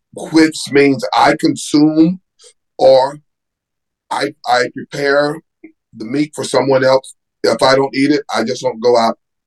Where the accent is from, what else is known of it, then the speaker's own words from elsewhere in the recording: the South, United States; I am from the South, and I haven't eaten pimento cheese sandwiches no more than 3 or 4 times in my whole life.